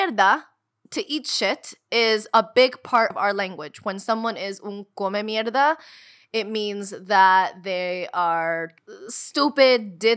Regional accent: United States; But we were raised in the United States, you know?

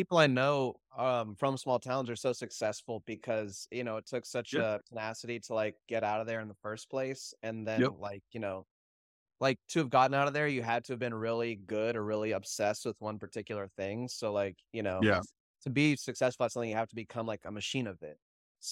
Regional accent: Austin, Texas, United States; I'm from Austin. I know I look like someone who moved here to ruin it.

